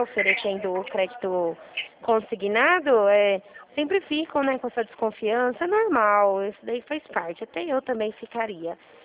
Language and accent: Portuguese; Rio Claro, São Paulo, Brazil; Eu sou de Rio Claro.